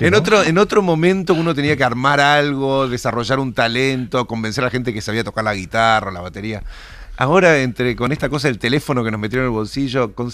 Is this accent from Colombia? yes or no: no; Argentina; now in United States; Soy el argentino que está en Estados Unidos.